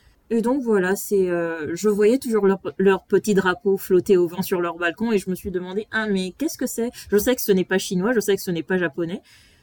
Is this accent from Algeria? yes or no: no; Gabon; Je suis née et j'ai grandi au Gabon et mes voisins étaient coréens.